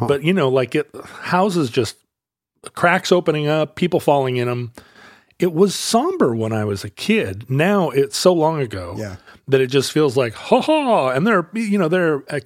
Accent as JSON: {"language": "English", "region": "Alaska", "country": "United States", "tie": "born or raised there", "said": "because growing up in Alaska, the 1964 earthquake is super present in everyone's mind."}